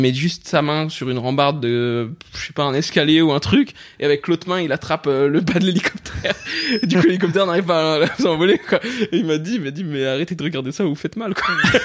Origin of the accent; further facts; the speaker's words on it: Pierrefitte-sur-Seine, Île-de-France, France; also born or lived in Saint-Denis; j'ai grandi à Pierrefitte, Saint-Denis et compagnie.